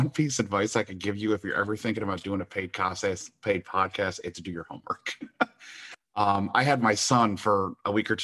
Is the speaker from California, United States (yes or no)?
no; Detroit, Michigan, United States; now in St. Louis, United States; I've never been in New York City. I'm actually from Detroit. I live in St. Louis, Missouri.